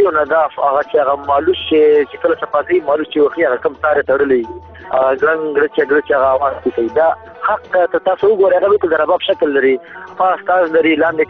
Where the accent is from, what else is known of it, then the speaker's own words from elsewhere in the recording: Baghlan, Afghanistan; افغانستان کې زه د بغلان د ولایت يم. بغلان عمر 30 کال دی او ژوند په وروسته کابل کې کومه او پېښور ته هم زموږ فیملی کور دلته دی کنه.